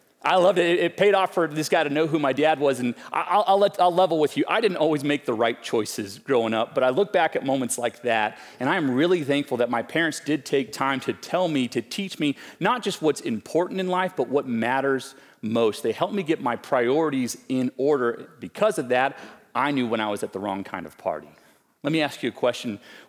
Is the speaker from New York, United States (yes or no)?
no; Santa Fe, New Mexico, United States; You see, in the high school years for me, I grew up in Santa Fe. Don't hold that against me.